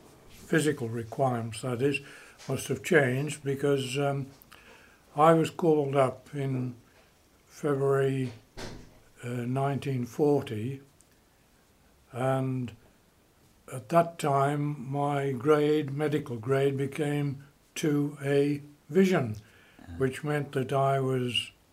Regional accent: Walsall, West Midlands, United Kingdom; born there; I was born in Walsall, near Birmingham.

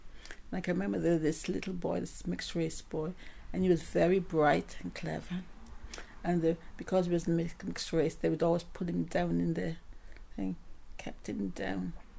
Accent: Wales, United Kingdom; accent: Welsh; She said to me, how do they accept you here? You know, St. Kitts with your accent as a Welsh and a speaking person.

